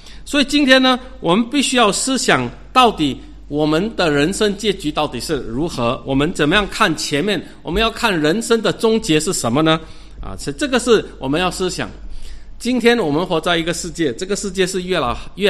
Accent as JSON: {"language": "Chinese", "country": "China", "said": "就是我们中国人有一句话，就是爬得高看得远啊"}